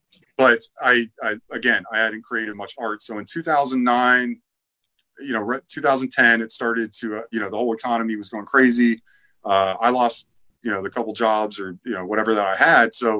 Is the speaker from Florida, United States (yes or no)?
yes; Tampa, Florida, United States; one of my heroes growing up in Tampa Bay and being a wrestling fan.